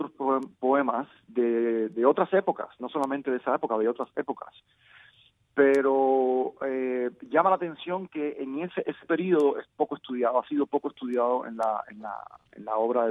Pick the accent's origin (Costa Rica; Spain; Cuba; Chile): Cuba; moved away; como un cubano tratando de hacerse la vida, como muchos hacemos hoy saliendo de Cuba